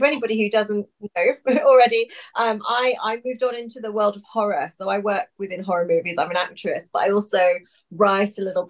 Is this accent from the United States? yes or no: no; East of England, United Kingdom; also born or lived in Australia; I grew up in Norfolk. I was born in Australia. My family moved to England when I was two. Mm-hmm. And I grew up in, you know, small villages in Norfolk. If anyone knows Norfolk, Wroxham, Houghton. Mm-hmm. It was very quiet.